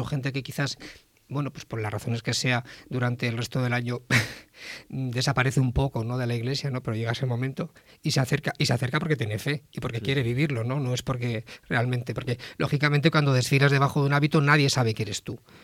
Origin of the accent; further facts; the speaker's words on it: Castile, Spain; Como castellanos que somos, a veces somos fríos para lo nuestro